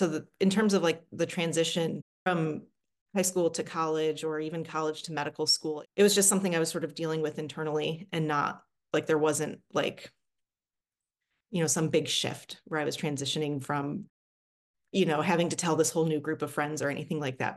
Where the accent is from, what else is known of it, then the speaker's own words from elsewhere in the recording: Detroit, Michigan, United States; So anyway, so I grew up in Metro Detroit. As you said, I went to Michigan and then George Washington. And then for family reasons, came back home and did my training here.